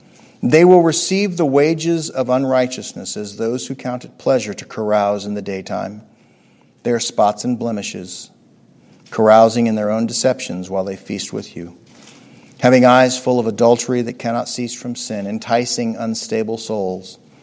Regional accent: Arizona, United States; I grew up in Arizona. Same deal. No pirates in Phoenix.

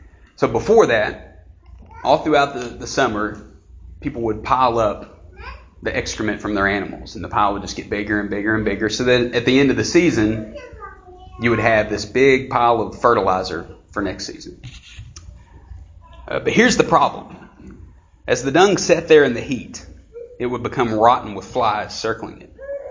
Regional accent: United States; And like I said, I was born in Elizabethan, and I was raised there.

